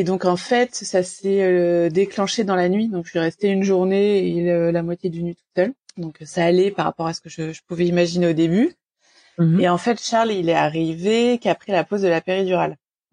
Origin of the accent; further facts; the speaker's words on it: Normandy, France; qui vient de Normandie, proche Paris, mais Normandie quand même.